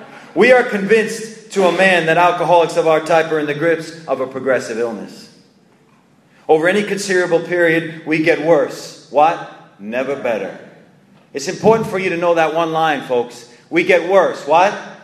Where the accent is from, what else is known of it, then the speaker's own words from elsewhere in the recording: New York, United States; I'm from Long Island, New York. I grew up in an area that was completely segregated.